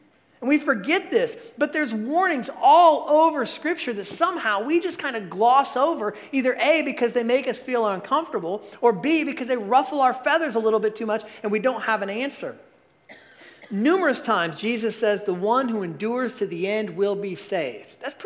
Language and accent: English; Indiana, United States; You know, we're from Indiana. Our idea of a ledge is at Brown County.